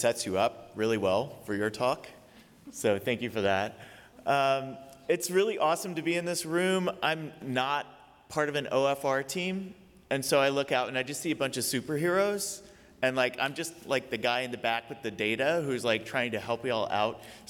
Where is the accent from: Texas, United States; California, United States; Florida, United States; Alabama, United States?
Alabama, United States; Tuscaloosa; I'm from Tuscaloosa.